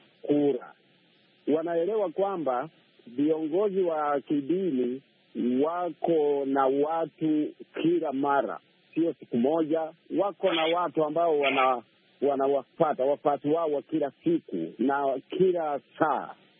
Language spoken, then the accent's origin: Swahili; Kenya; mimi nilikulia sehemu za huko Kenya.